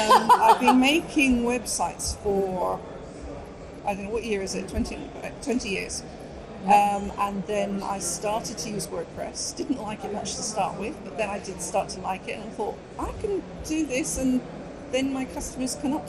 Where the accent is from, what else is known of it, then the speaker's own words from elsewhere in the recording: United Kingdom; I'm from the UK. I live in Kent, which is just southeast of London.